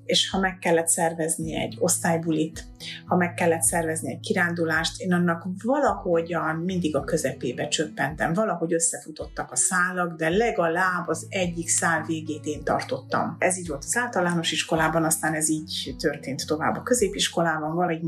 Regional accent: Sighetu Marmației, Maramureș, Romania; én erdélyi vagyok, de nem tömb magyarság vidékről származom, hanem szolvány magyarság vidékről, Máramaros, ez Észak-Erdély. Tulajdonképpen határváros vagyunk, Ukrajnával határos város, Máramaros-sziget.

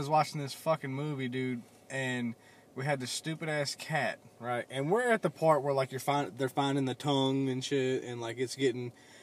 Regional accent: Bible Belt, United States; Okay, first of all, we're from the Bible Belt. If you're from around here and you're listening to this, you know who we are, you know how creepy it is out here.

